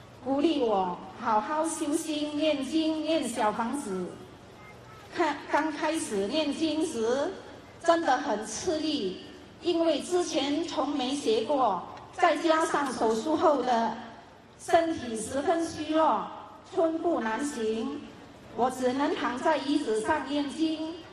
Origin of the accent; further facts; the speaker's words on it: Johor, Malaysia; 我是来自马来西亚的柔佛州